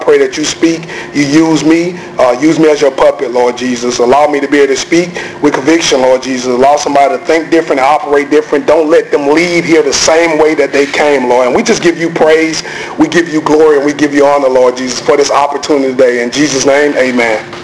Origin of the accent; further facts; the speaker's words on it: Prichard, Alabama, United States; I grew up in Pritchard, Alabama, stayed in a two-bedroom house with 15 people.